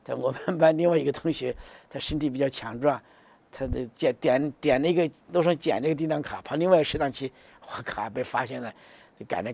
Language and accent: Chinese; China